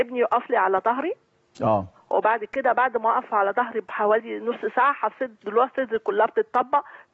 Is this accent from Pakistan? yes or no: no; Alexandria, Alexandria Governorate, Egypt; انا من اسكندريه يا دكتور وعمري 48 سنه.